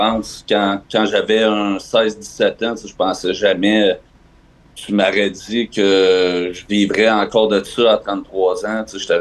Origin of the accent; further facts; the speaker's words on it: Quebec, Canada; now in Europe; Moi, je viens de l'Abitibi-Témiscamingue. Je viens toujours passer mes étés chez nous.